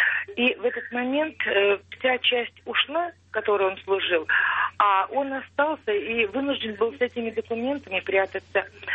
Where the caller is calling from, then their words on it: Bishkek, Kyrgyzstan; Я звоню из Бишкека.